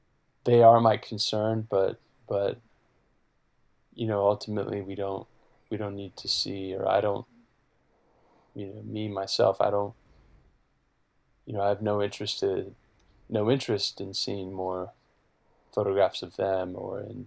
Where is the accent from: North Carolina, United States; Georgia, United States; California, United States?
California, United States; Los Angeles; extremely wealthy people who live in high-end condos, and it's all happening here in my hometown, in Los Angeles.